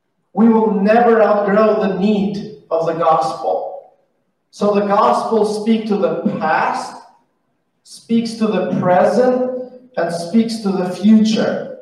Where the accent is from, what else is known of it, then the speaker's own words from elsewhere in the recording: Albania; English is a second language; I am originally from Albania, so I grew up in Albania, and Albania, it was a communist country.